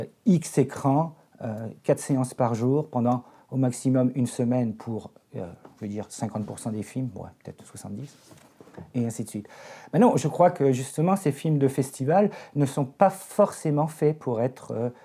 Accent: Quebec, Canada; on est québécois, forcément

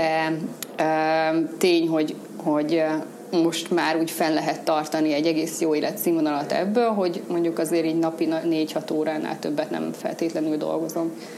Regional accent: Szabolcs-Szatmár-Bereg, Hungary; now in Veszprém, Hungary; Én egyébként szabolcsi lány vagyok … és a szüleim is ott vannak.

